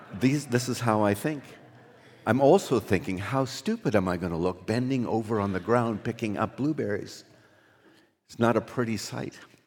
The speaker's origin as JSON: {"language": "English", "region": "East Coast", "country": "United States", "tie": "born or raised there", "said": "I grew up on the East Coast where blueberries just grow, and they remind me of home."}